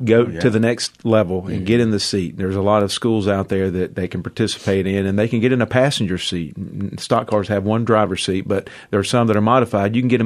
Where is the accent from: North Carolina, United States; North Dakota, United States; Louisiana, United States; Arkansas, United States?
North Carolina, United States; Harrisburg; I grew up in Harrisburg, and growing up, hearing the events that take place at the Charlotte Motor Speedway, it was like the circus is in town.